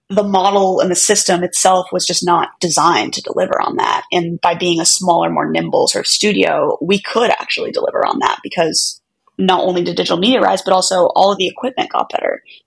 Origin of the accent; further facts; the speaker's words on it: Syracuse, New York, United States; But I grew up in Syracuse, New York, which is like upstate middle of New York, but in like a super small town.